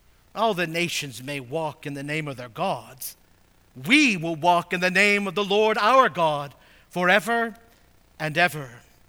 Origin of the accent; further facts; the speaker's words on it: California, United States; now in Michigan, United States; if you've grown up there, one of the great things as a Midwesterner, as I am now, is you miss the mountains. I mean, Michigan's beautiful, but the mountains.